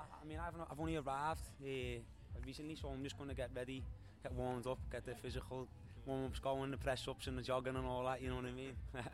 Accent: Liverpool, North West England, United Kingdom; I grew up in Liverpool

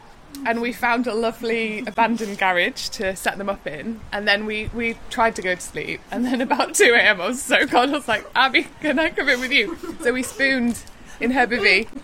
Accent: Seattle, Washington, United States; because I am from Seattle and know that occasionally, for example, a cleat may betray you

